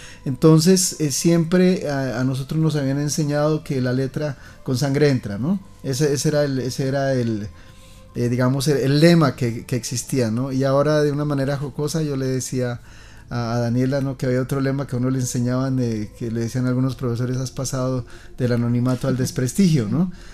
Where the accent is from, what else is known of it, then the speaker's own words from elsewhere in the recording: Colombia; nosotros como colombianos tenemos que empezarlas a resolver.